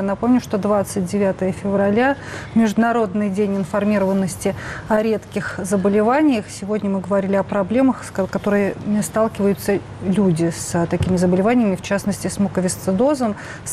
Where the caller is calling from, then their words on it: Kazan, Tatarstan, Russia; Я на видеосвязи из Казани.